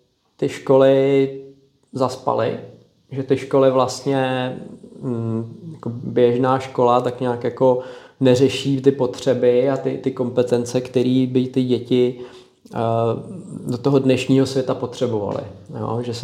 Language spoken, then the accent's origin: Czech; Hradec Králové, Hradec Králové Region, Czechia; my jsme z Hradce Králové